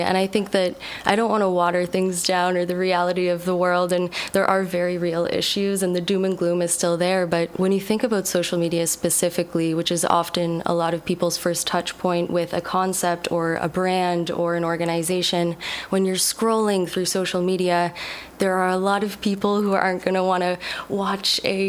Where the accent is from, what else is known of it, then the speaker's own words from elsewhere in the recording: Halifax, Nova Scotia, Canada; So I grew up in Halifax, Nova Scotia, just outside the city. I actually grew up on a lake and kind of a nature environment.